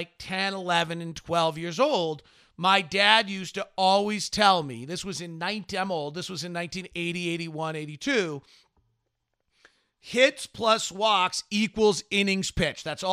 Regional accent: California, United States; I grew up in the Bay Area. My dad worked in Utah.

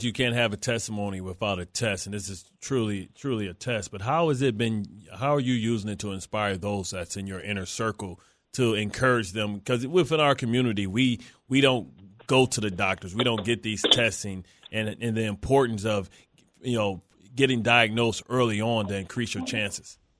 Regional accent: Detroit, Michigan, United States; Hey, I'm from Detroit, so I'm from the Bad Boys era.

